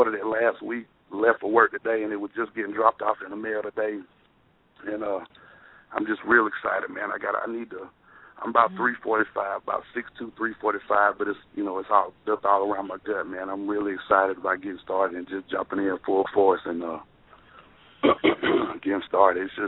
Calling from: Marietta, Georgia, United States; Marietta, Georgia.

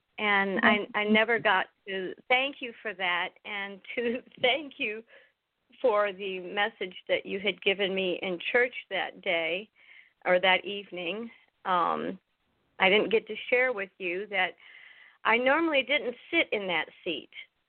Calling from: Harrisburg, Pennsylvania, United States; also born or lived in Anna Maria; I'm calling from Harrisburg, Pennsylvania. I miss being in Anna Maria. It's one of my hometowns.

